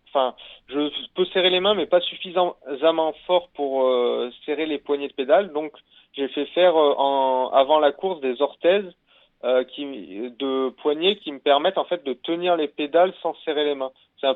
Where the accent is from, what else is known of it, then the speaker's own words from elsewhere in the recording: Bourg-d'Oisans, Auvergne-Rhône-Alpes, France; moi, je suis originaire de Bourg-d'Oisans, donc dans les Alpes.